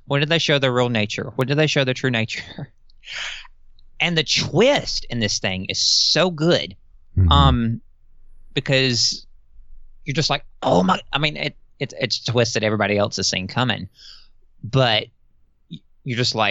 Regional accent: United States; Of course, being an American, I don't really have quite the understanding of World War II as the UK would

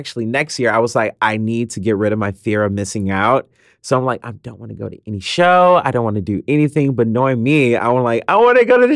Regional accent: Houston, Texas, United States; being in Houston and growing up in Houston, this is a city nothing but creative people.

